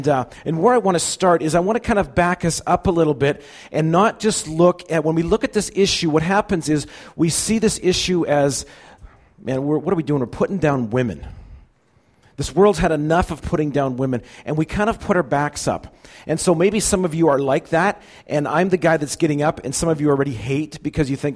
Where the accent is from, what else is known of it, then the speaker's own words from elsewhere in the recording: Richmond, British Columbia, Canada; I grew up in Richmond in a church called Richmond Bethel, where Al Thiessen was at.